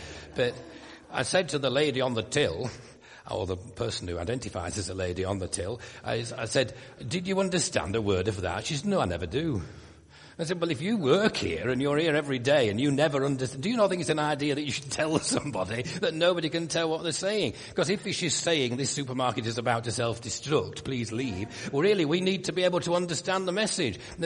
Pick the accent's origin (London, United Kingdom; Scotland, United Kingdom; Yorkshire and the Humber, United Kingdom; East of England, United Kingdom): Yorkshire and the Humber, United Kingdom; And I'm a Yorkshire man, born and bred. I speak very differently to people who come from Sheffield or Hull, because they're a long way away.